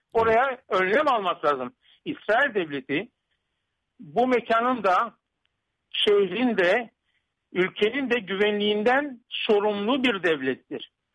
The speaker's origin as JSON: {"language": "Turkish", "region": "Istanbul", "country": "Turkey", "said": "Ben hem Kasımpaşalıyım hem Tahtakaleliyim."}